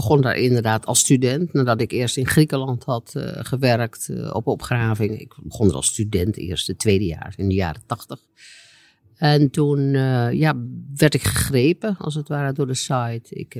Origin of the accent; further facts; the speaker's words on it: Netherlands; Daar zijn wij als Nederlanders terechtgekomen vanaf 1977.